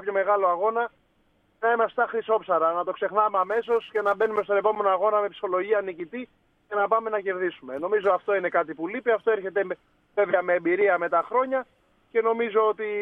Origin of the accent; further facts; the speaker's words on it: Greece; σαν Έλληνες έχουμε αυτή την κακή συνήθεια να χαλαρώνουμε, να ενθουσιαζόμαστε